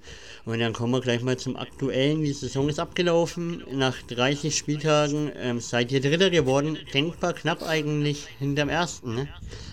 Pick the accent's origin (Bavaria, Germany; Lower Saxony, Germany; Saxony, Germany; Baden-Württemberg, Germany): Bavaria, Germany; Nuremberg; Also ich bin ja aus Nürnberg, Deutschland, Clubfan.